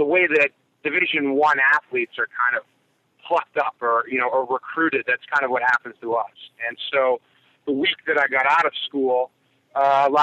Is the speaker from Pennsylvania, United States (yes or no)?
yes; Pittsburgh, Pennsylvania, United States; I come from Pittsburgh, and you know that's where zombies were invented.